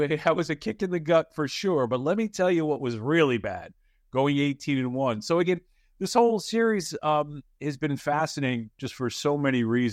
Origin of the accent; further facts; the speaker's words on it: New York, United States; I'm from New York, and I grew up a Giants fan.